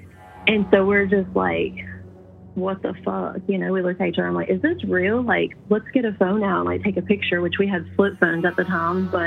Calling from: Virginia, United States; from Virginia.

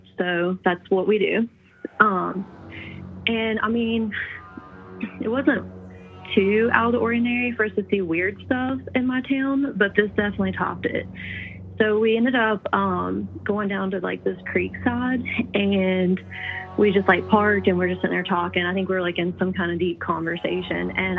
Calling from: Virginia, United States; from Virginia.

